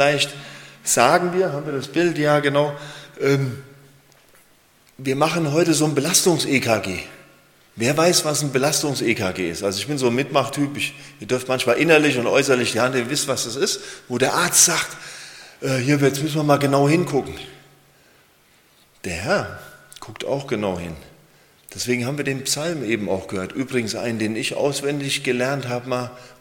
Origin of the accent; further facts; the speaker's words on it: Breitscheid, Germany; bin in Breitscheid geboren, aufgewachsen, war eine Zeit lang weg in verschiedenen Ecken, bin wieder hingekommen, weil es ist der schönste Ort neben Mademühlen